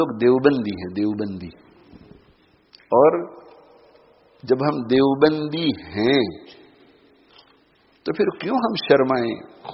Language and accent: Urdu; Pakistan; born there; اللہ نے مجھے پاکستان میں پیدا کیا اور میں پاکستانی نسل سے ہوں.